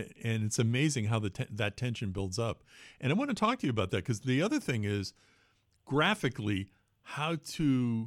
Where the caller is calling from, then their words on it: Worcester, Massachusetts, United States; you know, we're calling from Worcester, so Springfield's just to our west